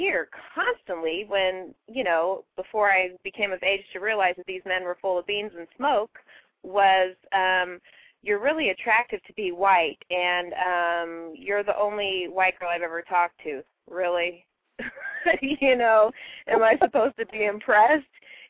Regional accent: Portland, Oregon, United States; I grew up in Northeast Portland, where it's, you know, of the black communities, It's where the predominantly where most black people reside

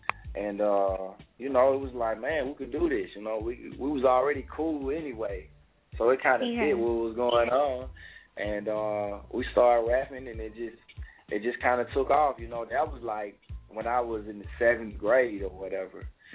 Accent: Lithonia, Georgia, United States; Well, I was raised in Lithonia, which is on the east side, you know, of Atlanta, near Decatur and Stone Mountain, you know.

